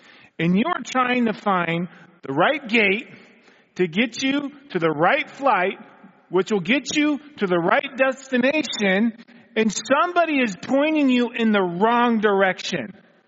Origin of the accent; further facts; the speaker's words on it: California, United States; I grew up here in California, kind of stayed in California.